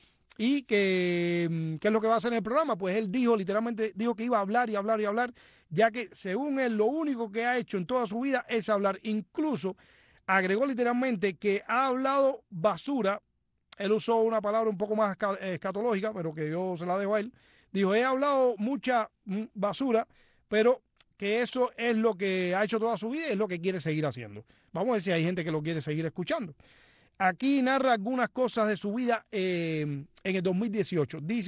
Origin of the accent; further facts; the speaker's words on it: Cuba; moved away; son mucha gente que vinimos de Cuba, los primeros pasos los tenemos que dar viviendo ahí